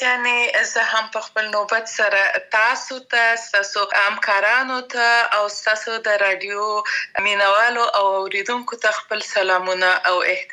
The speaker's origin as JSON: {"language": "Pashto", "country": "Afghanistan", "said": "زه د افغانستان یم او زه همیشه دا داوا کوم چې زه د افغانستان یم یعنی ټول افغانستان راته ګران دی"}